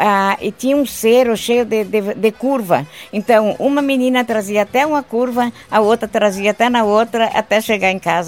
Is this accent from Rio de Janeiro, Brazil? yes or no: no; Erechim, Rio Grande do Sul, Brazil; born there; Eu nasci em Erechim.